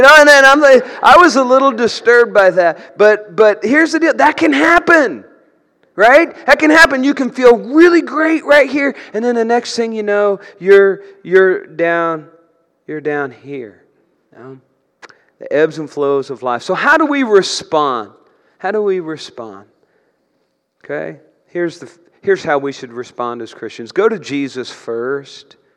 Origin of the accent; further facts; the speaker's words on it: Brazil, Indiana, United States; We were at the First Church of the Nazarene in Brazil, my hometown